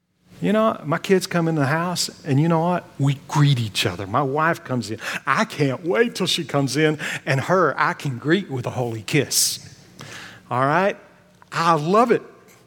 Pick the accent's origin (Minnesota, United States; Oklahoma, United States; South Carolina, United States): Oklahoma, United States; In Oklahoma, we grew up in Falls Creek